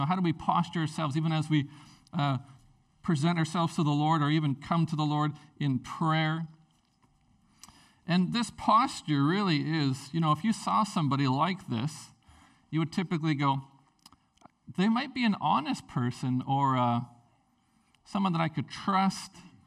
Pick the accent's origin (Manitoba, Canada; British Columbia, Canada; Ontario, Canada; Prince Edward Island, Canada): British Columbia, Canada; Prince Rupert; Like, I'm a teenager from Prince Rupert.